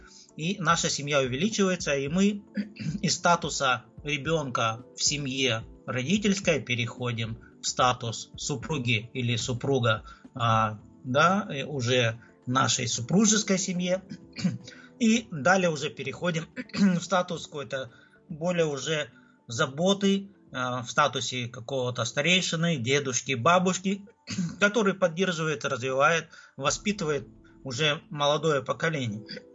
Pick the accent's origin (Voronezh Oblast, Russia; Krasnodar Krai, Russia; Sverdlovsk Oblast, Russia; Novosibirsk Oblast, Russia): Krasnodar Krai, Russia; Krasnodar; из Краснодара. У нас немножко идет дождь. Я рад всех слышать.